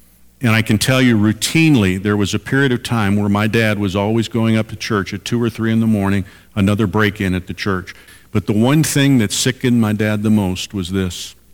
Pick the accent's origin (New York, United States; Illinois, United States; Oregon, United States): Illinois, United States; Chicago; I grew up in the Chicago area, and my parents still live in an area that I consider, it's not crime-ridden, but it still kind of has a rough edge to it.